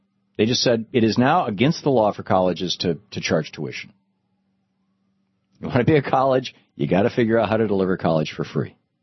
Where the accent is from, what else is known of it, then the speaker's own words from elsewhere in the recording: Lansing, Michigan, United States; watching Free Speech TV in Lansing, Michigan, my hometown.